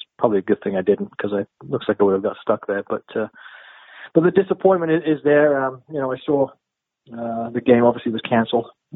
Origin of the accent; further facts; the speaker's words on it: Tilehurst, South East England, United Kingdom; moved away; I was born in Tilehurst, actually, in the late 60s. Lived there for about 10 years, thereabouts.